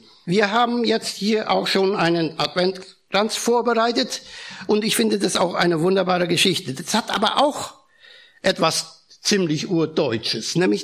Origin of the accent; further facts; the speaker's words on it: Germany; Also da hat man als Deutsche gar keine schönen Gefühle gehabt.